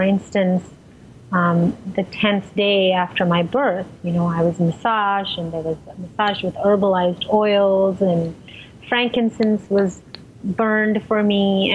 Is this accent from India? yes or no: yes; India; moved away as an adult; I was born in India and I lived in India till I was 21. And when I look back, I feel very blessed to have been raised in that culture